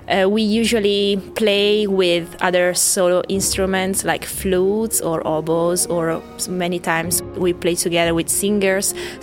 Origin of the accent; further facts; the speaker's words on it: Italy; English is a second language; I come from Italy and I play the harp.